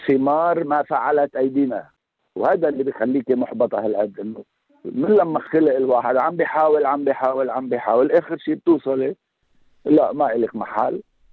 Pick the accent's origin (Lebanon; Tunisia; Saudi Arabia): Lebanon; Nabatieh, Nabatieh Governorate; born or raised there